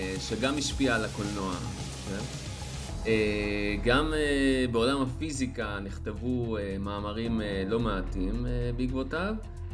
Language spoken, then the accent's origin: Hebrew; Eilat, Southern District, Israel; כן, זה היה בתיילת של אילת, אני אילתי, כן?